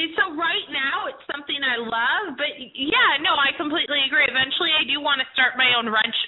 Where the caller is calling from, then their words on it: New York City, New York, United States; I'm calling from New York City.